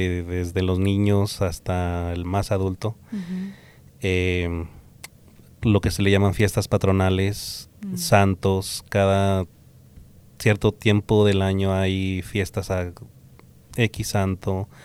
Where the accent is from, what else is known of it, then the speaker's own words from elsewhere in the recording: Jalisco, Mexico; Soy del estado de Jalisco, en México, hacia el lado centro pacífico del país.